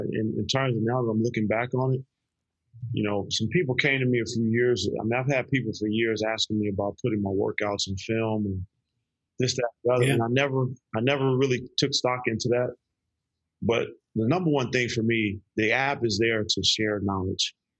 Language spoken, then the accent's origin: English; Oakland, California, United States; But growing up in Oakland also taught me how to have thick skin, taught me how to be tough.